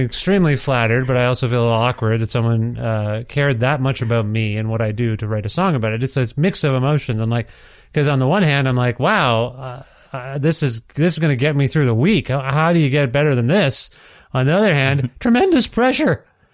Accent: Ontario, Canada; I'm from Ontario.

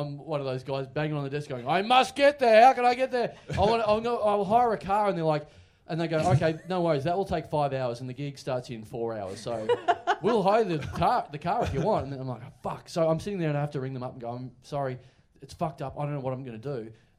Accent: Australia; If you guys are watching from America, I'm Australian and I'm gay.

